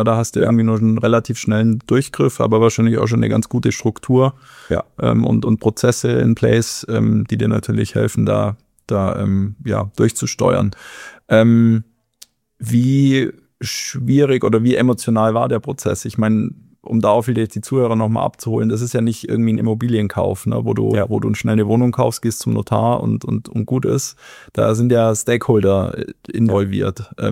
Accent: Bavaria, Germany; Das muss ich als Bayer auch sagen.

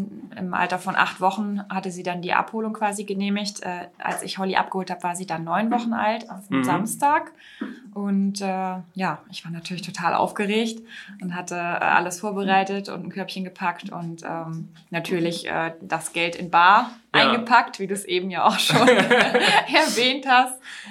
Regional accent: Lower Saxony, Germany; als bei uns in Niedersachsen

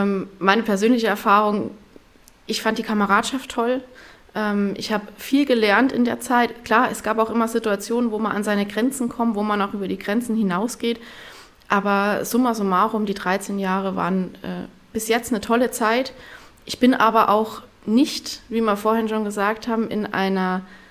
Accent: Bavaria, Germany; born there; now in Auersmacher, Germany; Also ich habe immer gedacht, da wo ich geboren bin, in Bayern, das wird immer das sein. Und jetzt tatsächlich, ich fühle mich hier super wohl. Ich komme aus Auerschmacher.

